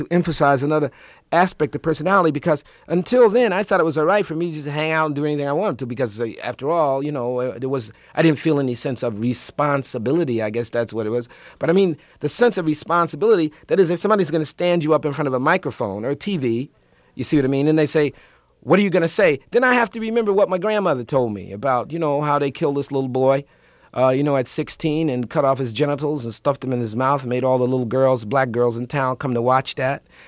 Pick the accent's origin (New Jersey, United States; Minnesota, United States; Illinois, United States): New Jersey, United States; Newark; also born or lived in New York; Yeah, I mean, I was born in Newark. I left, you know, like you said, to go away to college. But I came back to Newark because I knew that that was where I began